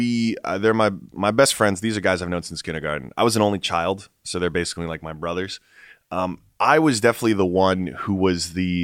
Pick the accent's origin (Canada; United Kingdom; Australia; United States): United States; New York; born there; Like, I was born in New York.